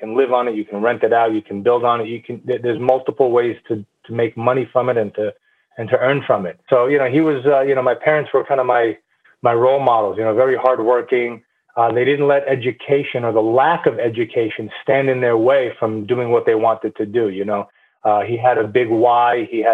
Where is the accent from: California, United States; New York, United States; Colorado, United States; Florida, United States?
New York, United States; So, born and raised in New York to immigrant family. I like to say we spoke two languages at home, English and bad English.